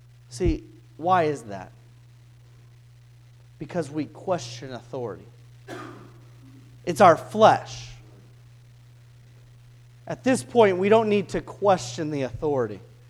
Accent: California, United States; I'm somebody who grew up in California who'd never heard the gospel. I'm somebody from America who never had a friend invite me to church.

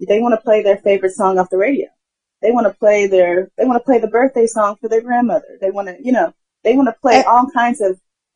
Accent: Memphis, Tennessee, United States; I'm originally from Memphis, yes.

